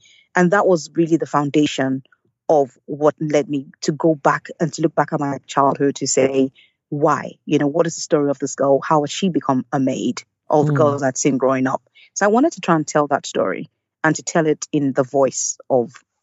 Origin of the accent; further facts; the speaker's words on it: Lagos, Nigeria; so I grew up in Lagos and in Nigeria, and in a neighborhood where a lot of families, so hundreds of families, close to 1,000 lived in that neighborhood. And it was middle class to slightly wealthy.